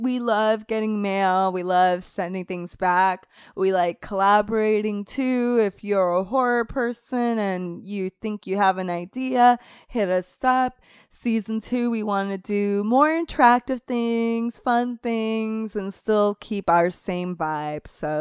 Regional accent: Puerto Rico; also born or lived in Florida, United States; Yeah. Really? Yeah, it's still really sticky up there. It usually doesn't cool down to the 70s until Halloween.

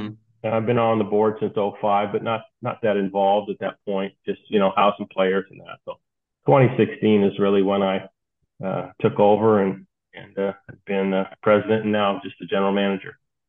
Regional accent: California, United States; I'm originally from California.

